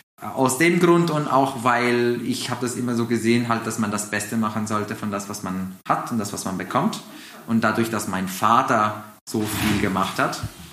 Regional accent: Mexico; also born or lived in California, United States; Ich wurde in Kalifornien geboren, 1994, und habe dort aber nur 3 Jahre verbracht, bevor meine Eltern nach Mexiko gezogen sind, und bin dann dort richtig aufgewachsen.

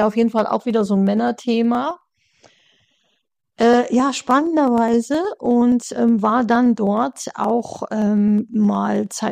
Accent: Düsseldorf, North Rhine-Westphalia, Germany; born there; Ich bin in Düsseldorf geboren, und habe dort meine Ausbildung gemacht

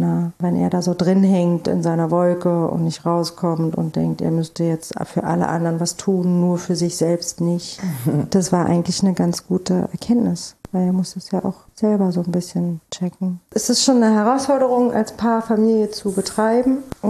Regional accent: East Germany, Germany; ich bin in der DDR groß geworden. Meine Eltern, als die Wende kam, war ich 9.

